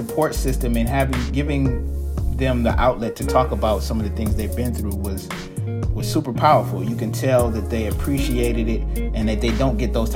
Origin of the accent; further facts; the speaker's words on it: Ann Arbor, Michigan, United States; now in Ypsilanti, United States; I grew up in Ann Arbor. I've lived in Ypsilanti for most of my adult life now, you know, close to 15 years.